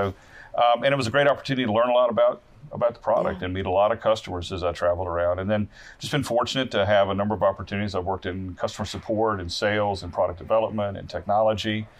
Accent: Virginia, United States; So I'm actually from southeastern Virginia is where I grew up. And my family was in the farm equipment business.

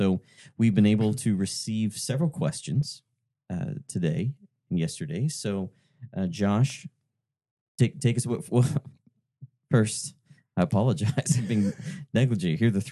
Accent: Ponca City, Oklahoma, United States; the Christmas Eve services growing up in Ponca City. Went to First Baptist Ponca City

